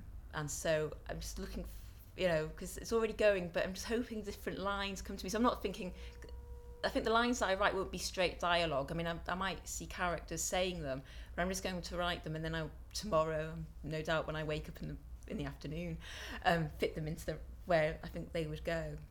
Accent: United Kingdom; born there; I'm a Christian because I was born in Britain, you know, it's, you know, what I was brought up

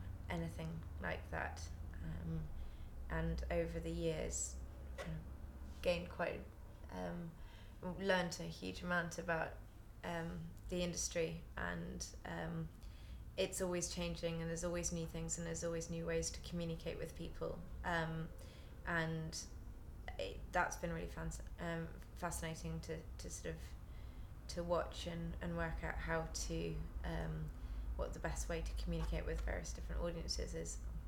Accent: West Midlands, United Kingdom; now in London, United Kingdom; I grew up in Staffordshire and have lived in London for 5 years now.

